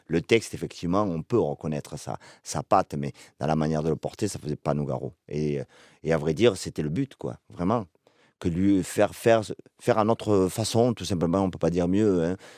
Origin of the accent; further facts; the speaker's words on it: Toulouse, Occitanie, France; nous on est nés à Toulouse et en fait c'est en faisant de la musique qu'on s'est rendu compte à quel point on était d'ici